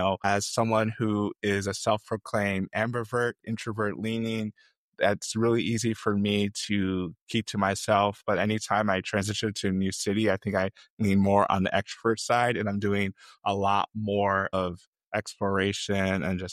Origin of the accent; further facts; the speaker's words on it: St. Louis, Missouri, United States; also born or lived in Nigeria; I'm Nigerian, grew up in St. Louis, Missouri, but I was born in Nigeria.